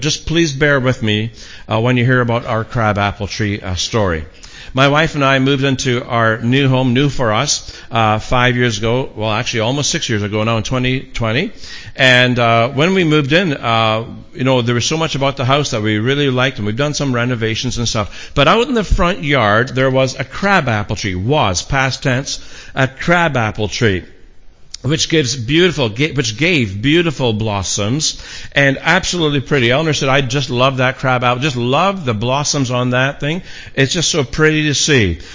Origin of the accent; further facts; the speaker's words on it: Scotland, United Kingdom; While being a Scotsman and knowing that the branches were growing up near the hydro tree and near the hydro line